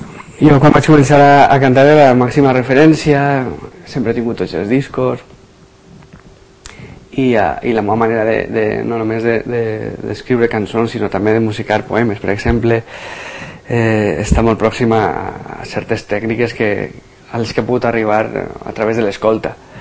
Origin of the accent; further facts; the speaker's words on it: Xàtiva, Valencian Community, Spain; vinc de Xàtiva, que és una ciutat que va ser cremada per Felip V